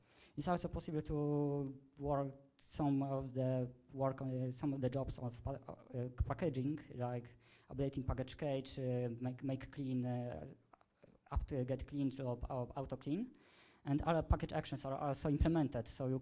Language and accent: English; Poland; English is a second language; I'm from Poland